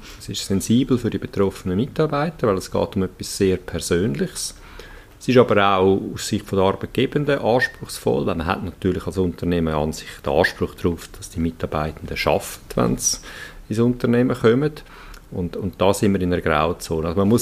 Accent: Valais, Switzerland; ich werde ein paar Tage ins Wallis gehen, in meine Heimat, wo ich herkomme.

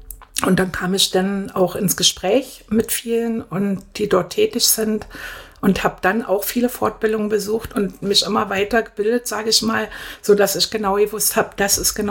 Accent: Berlin, Germany; born there; Ja, also ich bin ja gebürtige Berlinerin

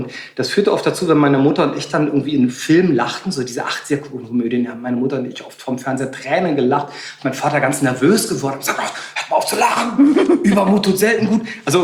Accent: East Berlin, Berlin, Germany; Wir kommen aus der DDR, wir sind in Ost-Berlin hier haben wir gewohnt, ich bin ja auch groß geworden. Aber die ersten 3 bis 4 Lebensjahre bin ich mit dem Staatszirkus der DDR mitgetourt.

